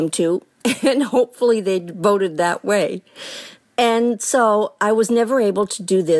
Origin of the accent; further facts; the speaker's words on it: Lincoln, Nebraska, United States; I'm from Lincoln, Nebraska. And I have been voting in elections here since 1974.